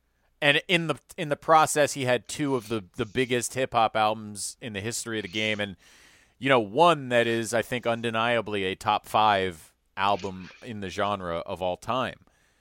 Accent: Chicago, Illinois, United States; growing up in Chicago, you really had a choice between East and West Coast.

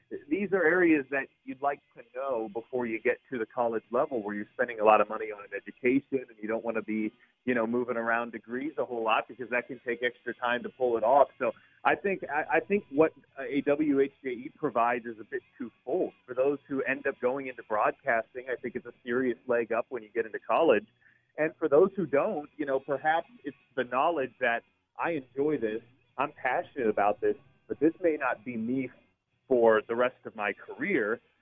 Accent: Carmel, Indiana, United States; I grew up in Carmel, and with the ridiculous fortune of Chris Denary, the Pacers TV play-by-play announcer, living in my neighborhood.

